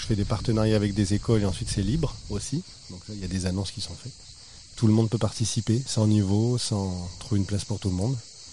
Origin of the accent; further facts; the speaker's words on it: Vaison-la-Romaine, Provence-Alpes-Côte d'Azur, France; Moi, je suis du Vaucluse, de Vaison-la-Romaine.